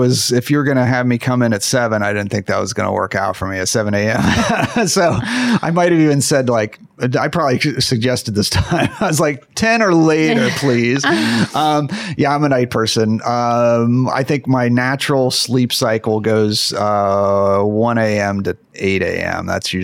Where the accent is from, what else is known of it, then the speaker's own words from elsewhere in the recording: Columbus, Ohio, United States; So then I came to Cincinnati. Actually, I grew up in Columbus, and I came to Cincinnati to go to Xavier University.